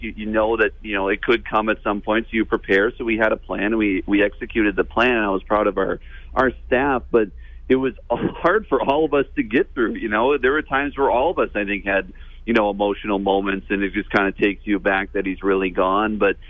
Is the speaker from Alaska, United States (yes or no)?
no; La Crosse, Wisconsin, United States; We'd growing up in La Crosse, we'd go to Milwaukee where they lived